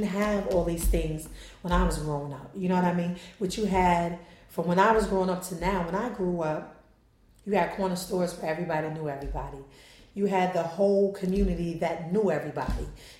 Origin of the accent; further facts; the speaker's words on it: Hudson, New York, United States; also born or lived in Albany; lived in Albany for maybe 3 years. But besides that, this is my home. This is, anytime you ask, where I'm from Hudson.